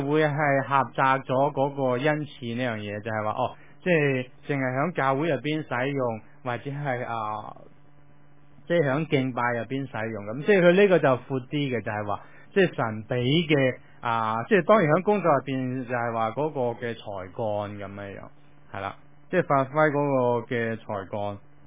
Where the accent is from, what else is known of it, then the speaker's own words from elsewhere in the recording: China; 我哋中國人